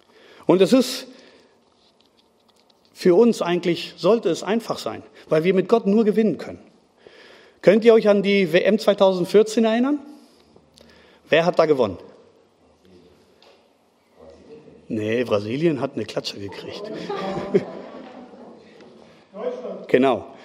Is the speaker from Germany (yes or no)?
no; Spain; Ich habe es 4 Jahre davor erlebt. Als Spanier, da haben wir auch 2010 haben wir gesagt, wir sind Weltmeister